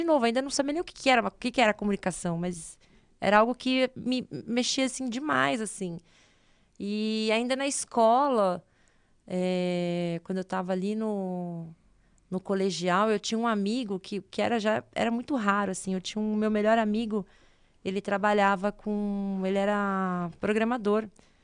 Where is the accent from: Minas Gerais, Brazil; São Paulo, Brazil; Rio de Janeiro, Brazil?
São Paulo, Brazil; Fiz lá na Metodista em São Bernardo, sou do ABC